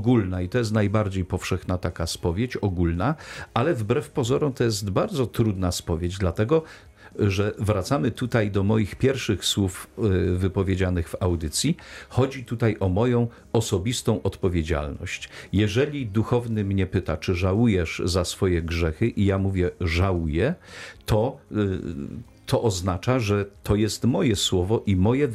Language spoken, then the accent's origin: Polish; Silesian Voivodeship, Poland; To pamiętam z dzieciństwa, bo pochodzę ze Śląska Cieszyńskiego